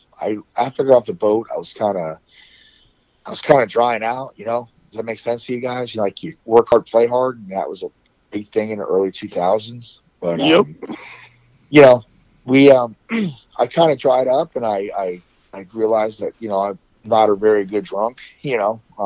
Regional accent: New Jersey, United States; I'm from New Jersey, blue-collar family, work hard, right?

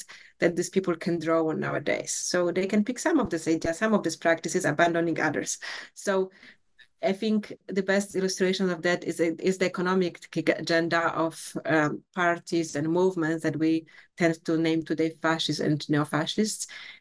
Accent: Poland; English is a second language; the woman that I asked immediately heard my accent and asked, where you come from? I said, from Poland.

